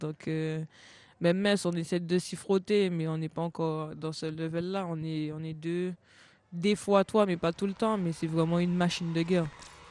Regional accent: Trois-Rivières, Guadeloupe; je suis née à Saint-Claude, mais j'habite et j'ai toujours vécu à Trois-Rivières.

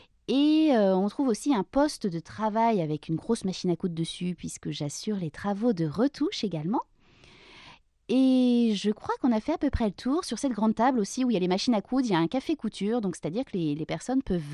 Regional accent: Laval, Pays de la Loire, France; born there; je suis née à Laval. Alors, j'ai fait un petit crochet à Rennes dans le cadre de mes études, mais je suis revenue en Mayenne pour travailler

